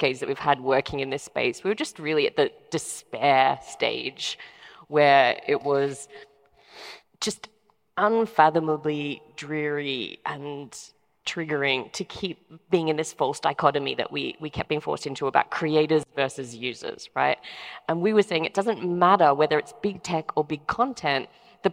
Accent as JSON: {"language": "English", "country": "Australia", "said": "I'm Australian. It's a big word."}